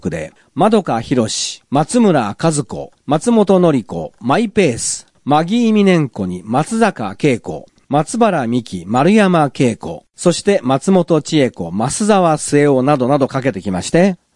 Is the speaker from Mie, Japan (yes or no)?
no; Chiba, Japan; born there; まあ私の生まれは千葉ですけども、多分東京圏ではそうだったと思うんですけどね。